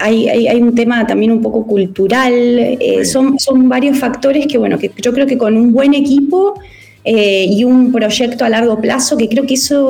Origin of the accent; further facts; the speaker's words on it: Argentina; now in Chile; nací y criada en Argentina, pero bueno, ya viviendo en Chile, casada con un chileno, ya estoy completamente involucrada acá en Chile.